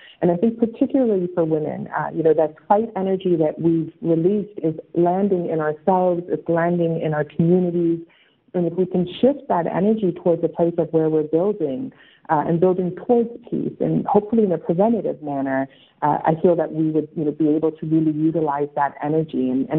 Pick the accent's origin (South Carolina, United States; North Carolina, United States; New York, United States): South Carolina, United States; Spartanburg; also born or lived in Saudi Arabia; I was born in Saudi Arabia, moved to Spartanburg, South Carolina when I was still 6 months. So between, you know, being, you know, born in the Middle East with roots in the Middle East and growing up in the South and to Palestinian immigrant parents